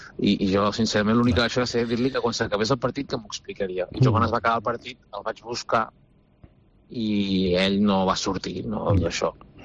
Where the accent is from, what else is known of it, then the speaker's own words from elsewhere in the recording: La Bisbal d'Empordà, Catalonia, Spain; Jo et dic que d'on soc, d'aquí a la Bisbal, la gent em coneix des de petit